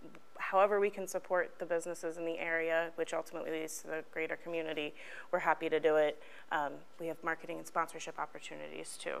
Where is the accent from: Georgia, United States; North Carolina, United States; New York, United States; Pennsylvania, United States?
Pennsylvania, United States; New Oxford; At the end of the day, I grew up in New Oxford. I went to school in McSherrystown. My grandmother lived on Clearview Road in Hanover.